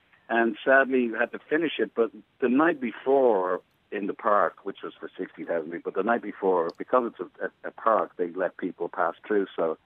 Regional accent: Ireland; And being Irish is funny because I was back and forth with Declan

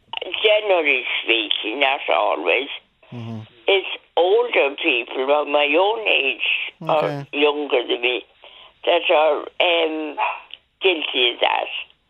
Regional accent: Wicklow, County Wicklow, Ireland; I'm from Wicklow Town

